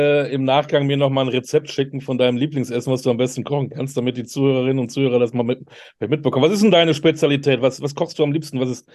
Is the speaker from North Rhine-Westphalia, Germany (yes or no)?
yes; Münster, North Rhine-Westphalia, Germany; ich komme aus Münster